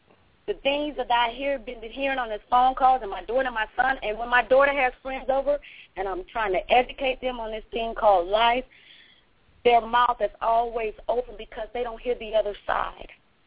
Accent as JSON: {"language": "English", "town": "Detroit", "region": "Michigan", "country": "United States", "lives_now": "Atlanta, United States", "said": "I'm originally from Detroit, but I live in Atlanta now."}